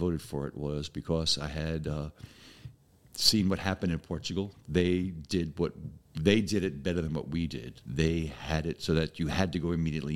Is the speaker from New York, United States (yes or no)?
yes; New York, United States; as a little boy in the Bronx, I lived in the projects. I was raised in the Red Hook, which is a very bad project in Brooklyn, and Bronxdale.